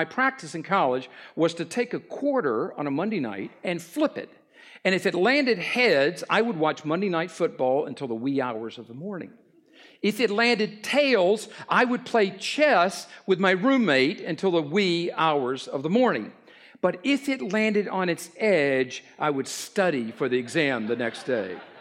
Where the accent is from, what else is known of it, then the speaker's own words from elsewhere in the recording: North Carolina, United States; I grew up in North Carolina, and when we take a vacation, I remember going through the mountains